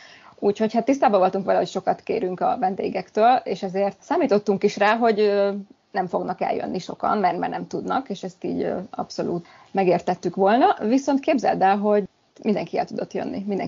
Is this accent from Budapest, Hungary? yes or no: no; Szeged, Csongrád-Csanád, Hungary; Szegedi vagyok, Szegeden összehívtuk a családot egy kis úszóházon a Tiszán